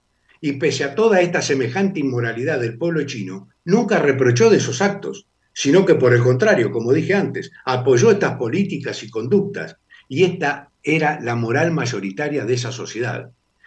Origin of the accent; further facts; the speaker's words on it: Argentina; nosotros, como sociedad argentina, un día tenemos que plantarnos frente a todos estos políticos demagogos ignorantes